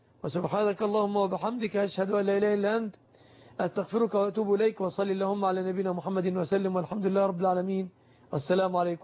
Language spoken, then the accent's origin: Arabic; Egypt; أن يحفظ بلادنا مصر